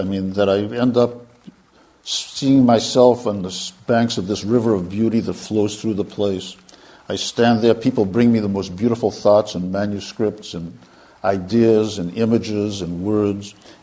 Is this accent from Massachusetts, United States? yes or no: yes; Boston, Massachusetts, United States; moved away as an adult; now in California, United States; And I grew up in Boston. I'm clearly not an Indian. I came to California in a VW bus in the late 60s.